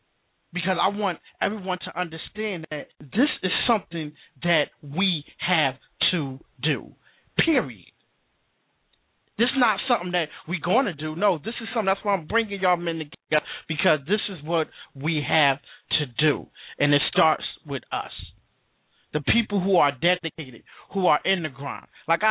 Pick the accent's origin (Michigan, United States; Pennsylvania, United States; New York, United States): Pennsylvania, United States; Philadelphia; because I'm from Philadelphia. I had my own after-school program down at Waterview Recreation Center.